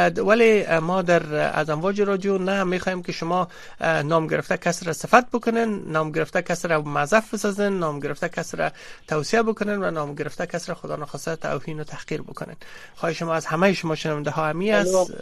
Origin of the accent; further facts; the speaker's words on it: Afghanistan; به عنوان یک افغان هم را شما صحبت خود کردیم